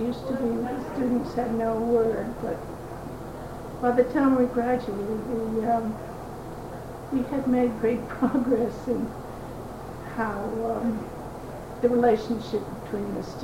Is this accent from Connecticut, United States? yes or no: no; Concord, Massachusetts, United States; also born or lived in Newton; Yes, we came from Newton, which was quite a change for us because Concord was such a much of a country town compared to suburban life in Newton.